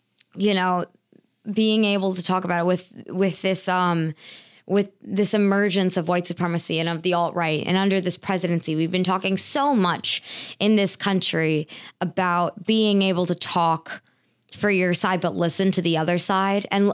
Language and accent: English; Pennsylvania, United States; raised by immigrants. And I knew that racism was like a nuanced topic. I didn't talk about it, but I went through my schooling here in Pennsylvania